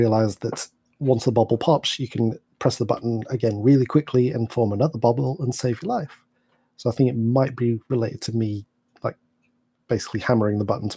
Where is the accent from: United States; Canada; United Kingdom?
United Kingdom; Yorkshire and the Humber; how you would say helping with a Yorkshire accent. As a Yorkshireman myself, I know that from experience.